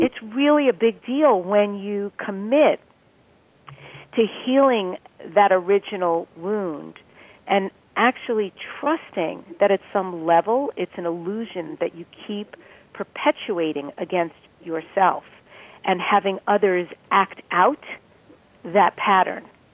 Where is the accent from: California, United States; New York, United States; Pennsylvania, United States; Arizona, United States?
New York, United States; born there; I was conceived in another country, in Israel. I was born in New York. I was raised in my grandparents' house.